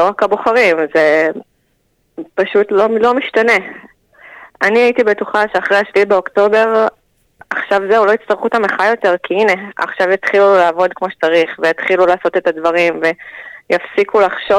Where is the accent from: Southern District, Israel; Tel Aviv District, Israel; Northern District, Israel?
Southern District, Israel; Ofakim; also born or lived in United States; now in Hod HaSharon, Israel; אני בעצם במקור מאופקים. עברתי לפה עם בעלי לפני 3 שנים, אחרי שהיינו גם בארצות הברית 5 שנים מהעבודה שלי, וגם היינו בתורן.